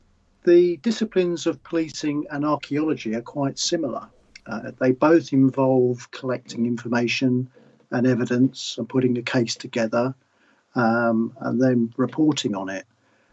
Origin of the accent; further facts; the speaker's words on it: South East England, United Kingdom; growing up in Kent